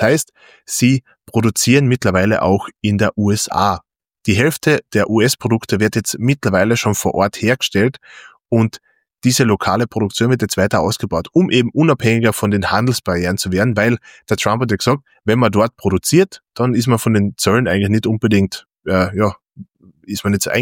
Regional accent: Austria; Die Voest ist ein Name bei uns in Österreich und ist ein wichtiges Unternehmen

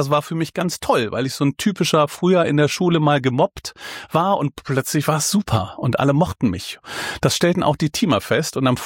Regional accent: Meckenheim, North Rhine-Westphalia, Germany; ich bin nicht direkt in Bonn aufgewachsen, sondern in einem kleinen Kaff daneben, Meckenheim heißt

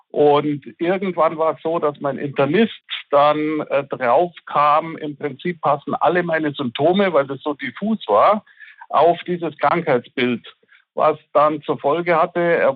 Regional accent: Bavaria, Germany; Ich komme selber aus Bayern

